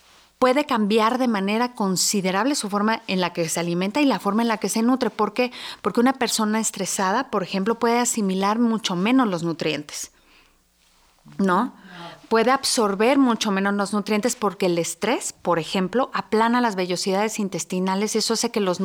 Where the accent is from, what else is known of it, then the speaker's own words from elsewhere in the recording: Mexico; Más nosotros como mexicanos